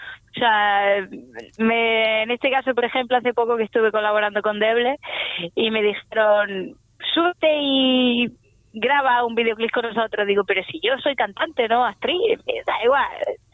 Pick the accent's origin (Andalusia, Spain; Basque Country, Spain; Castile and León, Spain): Andalusia, Spain; porque al final soy de Andalucía y eso se me nota.